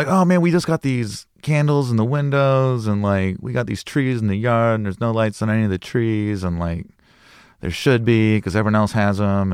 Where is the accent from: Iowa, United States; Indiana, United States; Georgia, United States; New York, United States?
Iowa, United States; Des Moines; I grew up in Des Moines, Iowa. So it's a very kind of Midwestern upbringing.